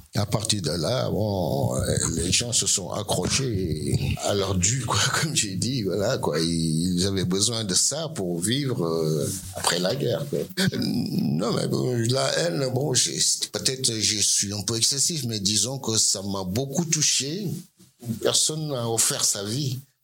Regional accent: Senegal; en tant que Sénégalais, on se sent concerné

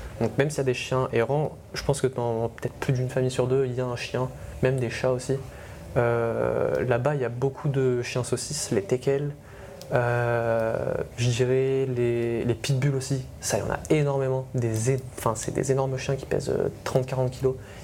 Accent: France; also born or lived in Tunisia; moi, les gars, je suis français, et en plus, je suis tunisien.

